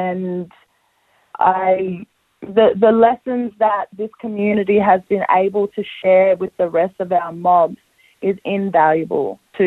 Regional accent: Redfern, New South Wales, Australia; Growing up in Redfern, I was exposed to black theatre as a child.

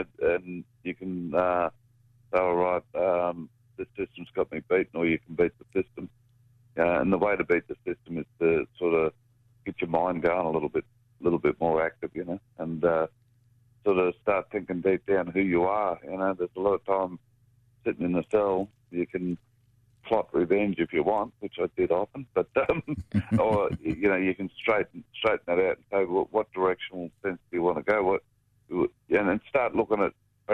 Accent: Queensland, Australia; Well, I was mainly southeast Queensland. I didn't grow up in my traditional land. I lived in Redcliffe, Bribie Island, then Brisbane.

